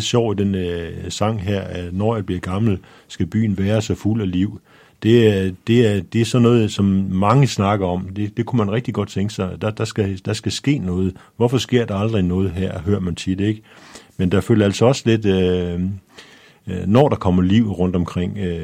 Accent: Skjern, Central Denmark Region, Denmark; also born or lived in Copenhagen; Jeg er født på Nørrebro. Det var ikke så slemt dengang, og vi flyttede herover, da jeg var 3 år. Så jeg vil sige, at jeg er fra Skjern, og om jeg nogensinde flytter fra Skjern, det kan jeg næsten ikke se.

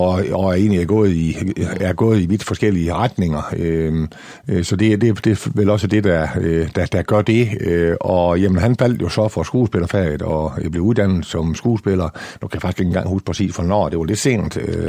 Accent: Ringkøbing, Central Denmark Region, Denmark; Født og opvokset på en lille gård på Nørhede, ude i nærheden af tæt på Tørsentralen, så egentlig født og opvokset i det gamle Ringkøbing Kommune.

